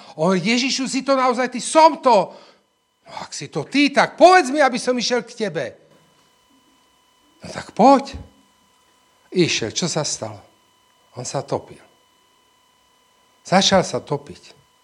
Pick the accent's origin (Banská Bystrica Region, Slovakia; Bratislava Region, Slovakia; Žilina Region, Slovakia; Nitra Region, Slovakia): Banská Bystrica Region, Slovakia; ale my sme tam z Horehroňa